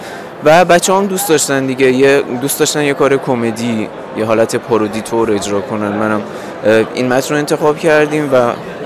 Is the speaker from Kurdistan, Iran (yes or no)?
yes; Sanandaj, Kurdistan, Iran; now in Gorgan, Iran; شهر خودم سنندجه که من اصالتا سنندجی ام و یکی شهریه که توش دانشجو هستم و ساکنم الان